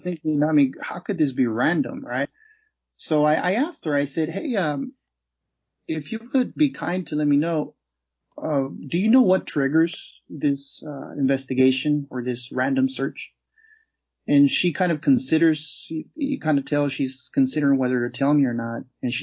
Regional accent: United States; Now they know that I'm an American, right?

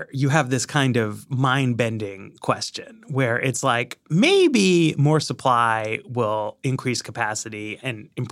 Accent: New York, United States; And, you know, in my day, I grew up in New York, right?

